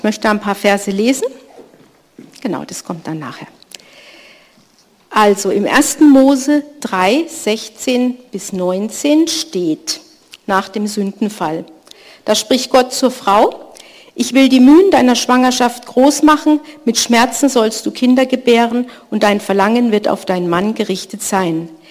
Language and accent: German; Munich, Bavaria, Germany; Karfreitag, ich bin ja in München aufgewachsen